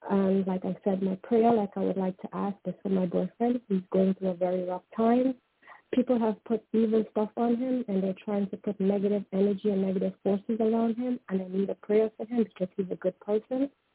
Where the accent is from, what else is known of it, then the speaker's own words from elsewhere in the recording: Trinidad & Tobago; It's Hindu. It's a Hindu name. I'm from Trinidad and Tobago.